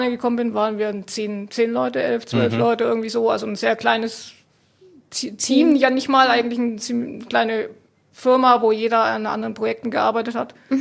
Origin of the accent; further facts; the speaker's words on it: Nuremberg, Bavaria, Germany; also born or lived in North Rhine-Westphalia / England; ich bin schon immer ziemlich viel umgezogen. Also bin eigentlich aus Süddeutschland, also aus Nürnberg. Mhm. Habe in Nordrhein-Westfalen studiert, war auch ein Jahr in England im Studium, dann wieder zurück Richtung Augsburg, Richtung München. Also viel auch in Deutschland rumgekommen